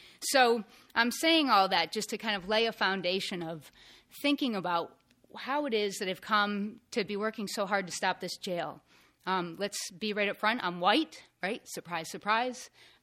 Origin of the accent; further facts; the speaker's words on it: Northampton, Massachusetts, United States; I am 40 years old. I was born in Northampton. I have been here forever. I grew up in the hill towns.